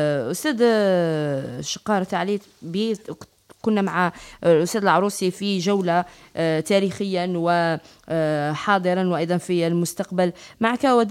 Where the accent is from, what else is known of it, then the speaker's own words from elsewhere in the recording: Algeria; إحنا كجزائريين لا نعرف عليهم الكثير،